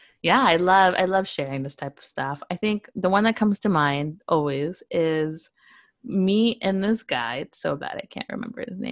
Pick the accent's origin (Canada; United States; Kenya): Canada; I know I'm Canadian, I'm based in Canada, but our products are in the US.